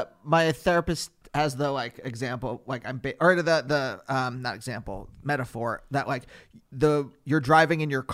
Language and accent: English; Reading, Pennsylvania, United States; Reading, Pennsylvania.